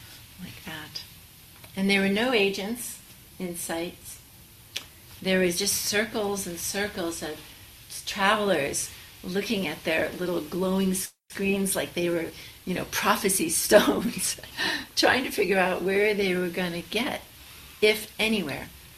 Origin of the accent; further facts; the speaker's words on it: California, United States; But I'm from California. What do I know about cinnamon bun skies?